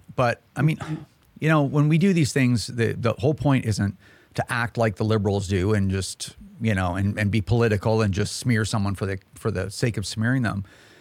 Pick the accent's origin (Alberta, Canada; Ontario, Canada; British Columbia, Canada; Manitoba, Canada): British Columbia, Canada; Chilliwack; I'm from Chilliwack, and that's in British Columbia. I know it's a weird name.